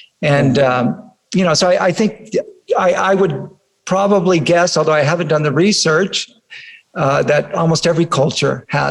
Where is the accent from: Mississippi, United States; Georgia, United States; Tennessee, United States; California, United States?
California, United States; Fresno; we were Chicanos growing up in Fresno, man.